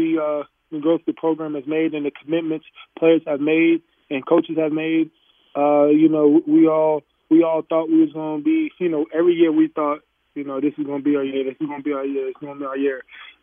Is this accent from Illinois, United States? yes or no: no; New Jersey, United States; also born or lived in Alabama; I grew up, I'm from New Jersey. Then I moved to Alabama for my freshman to junior year of high school.